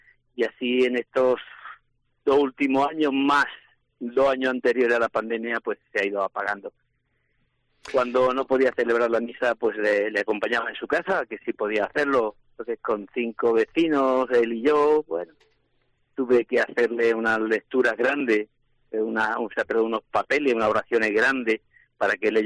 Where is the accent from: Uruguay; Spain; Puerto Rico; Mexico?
Spain; La Unión, Region of Murcia; now in Rota, Spain; yo no soy roteño, yo claro. Vine aquí, yo llevo aquí muchos años, pero uh-huh. No soy roteño, soy murciano, de un pueblecito de allí, de La Unión.